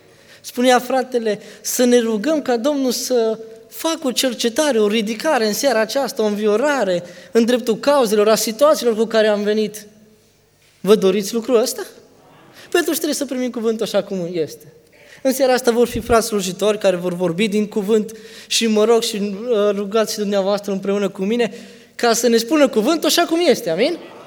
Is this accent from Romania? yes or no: yes; Romania; now in Vienna, Austria; suntem români aici, majoritatea, da?